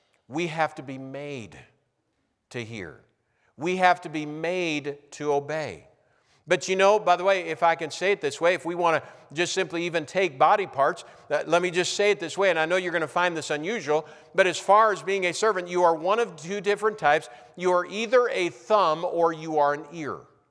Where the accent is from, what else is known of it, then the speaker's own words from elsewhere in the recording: New Ulm, Minnesota, United States; I remember growing up in New Ulm where I was going to school.